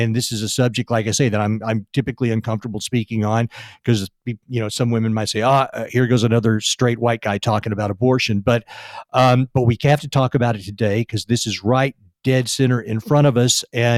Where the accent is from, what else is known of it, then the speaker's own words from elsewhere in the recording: Texas, United States; I believe she's coming to us from Texas, my home state.